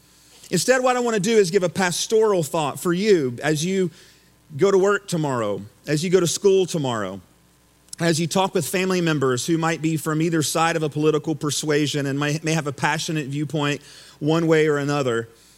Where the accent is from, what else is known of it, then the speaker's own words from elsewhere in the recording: the South, United States; And if you know me, born and raised in the South in the Baptist world, that probably isn't further from the truth, right?